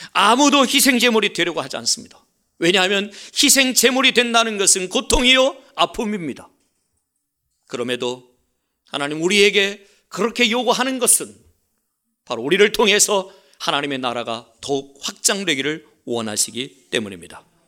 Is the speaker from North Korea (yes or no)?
no; Chungcheong, South Korea; 제가 충청도 사람이니까 이분들을 뭐 얘기하는 게 아니라